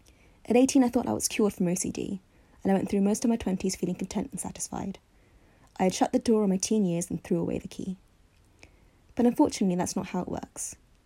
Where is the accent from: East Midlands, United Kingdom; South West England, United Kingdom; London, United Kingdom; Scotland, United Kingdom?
London, United Kingdom; I'm 28 years old and I'm from London.